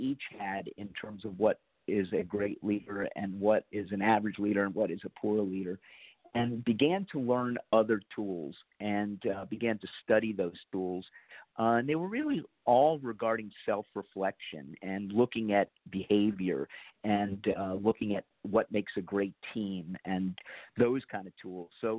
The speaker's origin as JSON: {"language": "English", "region": "Florida", "country": "United States", "tie": "born or raised there", "said": "I grew up in South Florida and became a Florida Gator in the 70s, so go Gators."}